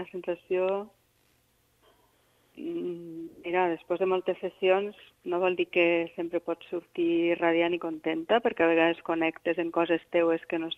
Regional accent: Roquetes, Catalonia, Spain; De maig, sí, faig una xerrada. Al meu poble.

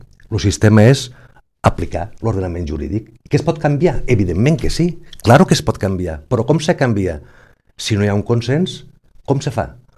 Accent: Catalonia, Spain; nosaltres, els que som també catalans, i recalco el de també

